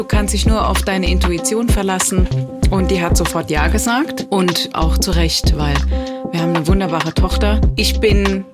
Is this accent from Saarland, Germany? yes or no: yes; Saarbrücken, Saarland, Germany; Als Saarbrücker geht man in die Garage.